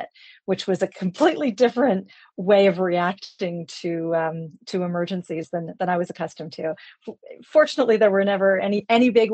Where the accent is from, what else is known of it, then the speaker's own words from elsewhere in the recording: Toronto, Ontario, Canada; I'm from the suburbs. I'm from the West End, although I'm actually the daughter of a Brit and a Canadian.